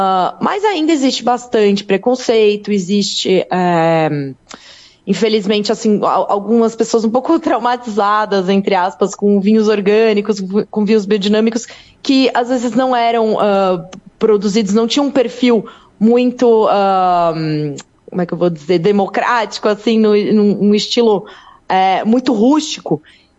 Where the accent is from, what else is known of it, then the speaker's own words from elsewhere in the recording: São Paulo, Brazil; Olha, eu moro no sul, né? Mas eu sou de São Paulo